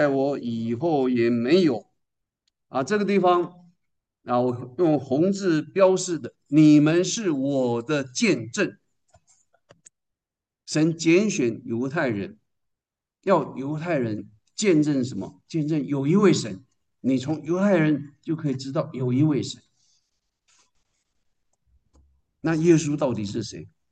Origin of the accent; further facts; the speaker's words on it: China; 我们中国人小孩。